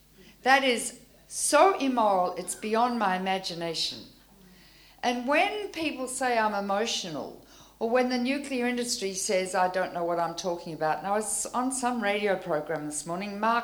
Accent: Australia; How do I know? I come from Australia.

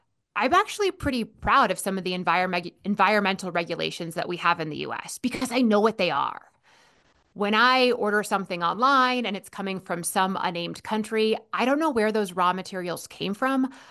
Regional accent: Alaska, United States; I grew up in Alaska, and I have friends from a lot of Native villages

